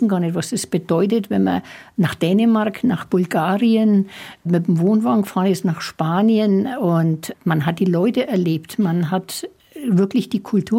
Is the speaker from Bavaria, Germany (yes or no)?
yes; Schwabach, Bavaria, Germany; born or raised there; also born or lived in Kelheim